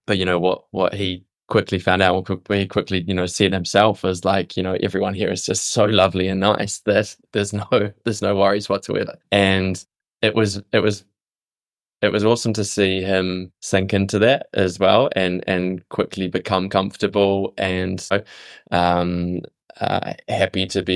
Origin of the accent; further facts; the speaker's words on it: New Zealand; I come from New Zealand and Kiwis are friendly